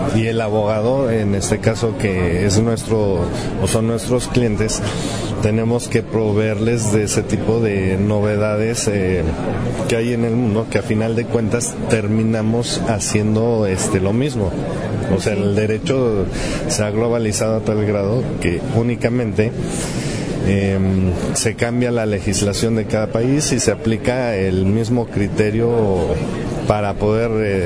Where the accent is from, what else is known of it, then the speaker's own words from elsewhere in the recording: Mexico; pues a nosotros como mexicanos siempre decimos, políticamente hablando, somos un desastre